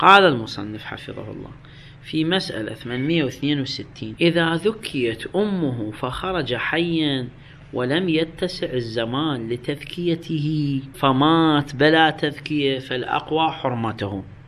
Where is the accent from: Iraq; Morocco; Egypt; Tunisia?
Iraq; اللي هنا احنا عندنا بالعراق يسموه القوزي